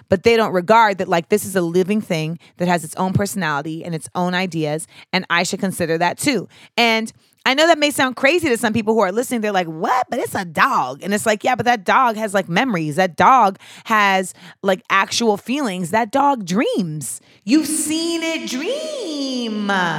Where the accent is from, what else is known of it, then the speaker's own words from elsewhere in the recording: Grenada; that's kind of like how a lot of the pets in where I grew up in Grenada were like existing